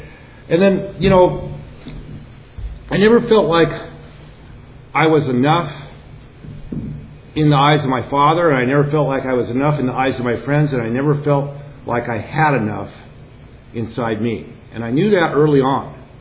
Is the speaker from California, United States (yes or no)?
yes; San Clemente, California, United States; I grew up in South San Clemente in a middle-class family with a loving mother and father who weren't perfect, but they weren't alcoholic. And San Clemente, you know, in the 50s and 60s was a really neat place to grow up.